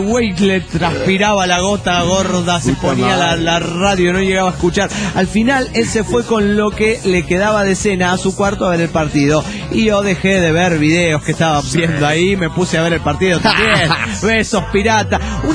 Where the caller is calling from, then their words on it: Coatzacoalcos, Veracruz, Mexico; de Coatzacoalcos.